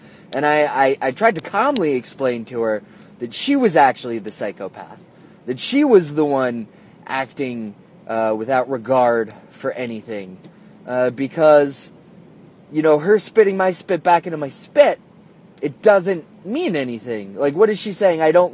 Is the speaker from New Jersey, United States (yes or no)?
yes; New Jersey, United States; don't worry, I'm from New Jersey, but I've lived here long enough, I know how to pump my own gas